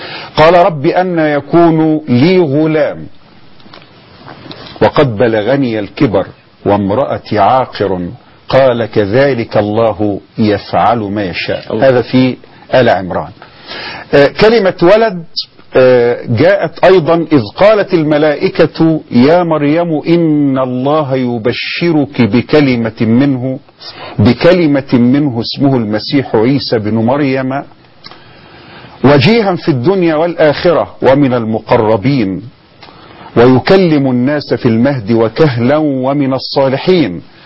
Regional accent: Egypt; احنا عندنا في مصر

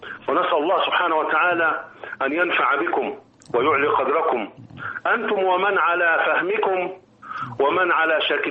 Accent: Egypt

